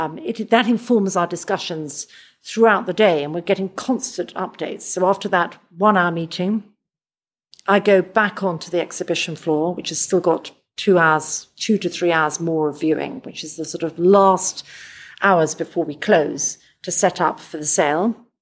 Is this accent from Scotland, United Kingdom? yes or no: no; London, United Kingdom; I'm from London.